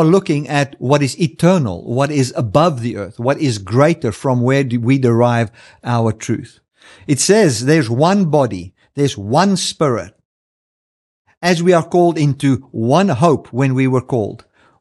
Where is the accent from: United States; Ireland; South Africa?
South Africa; born there; I am not a South African Christian. I am a Christian that have been born in South Africa.